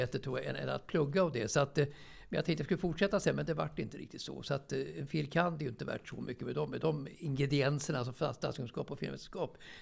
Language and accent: Swedish; Stockholm, Stockholm County, Sweden; Jag är ju uppväxt i Årsta egentligen, innan det vart en gängkriminell förort och så vidare.